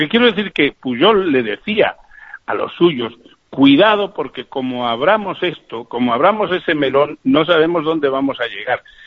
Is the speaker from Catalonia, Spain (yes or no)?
yes; Catalonia, Spain; es que yo soy tan catalán como tú.